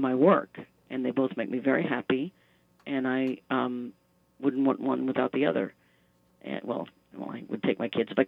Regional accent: Leavenworth, Kansas, United States; That's when I was 3 years old. I grew up in Leavenworth, Kansas, and I remember being in the driveway of my neighbor's house because it was gravel.

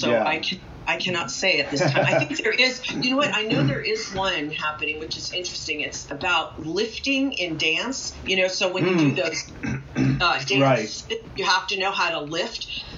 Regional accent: Los Angeles, California, United States; when I was very young and I grew up in Los Angeles

